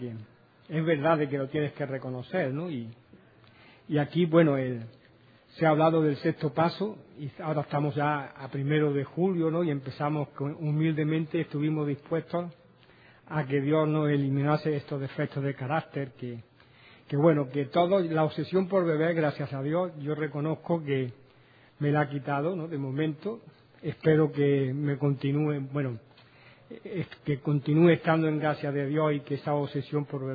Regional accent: Barcelona, Catalonia, Spain; soy alcohólico. Y vengo de Barcelona, ¿no? De España.

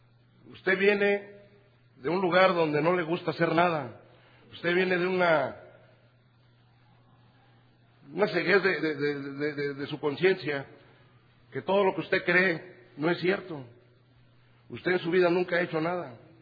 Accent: Mexico City, Mexico; now in Monterrey, Mexico; Yo soy del DF, ¿verdad? Pero yo radico en la ciudad de Monterrey, tengo 20 años.

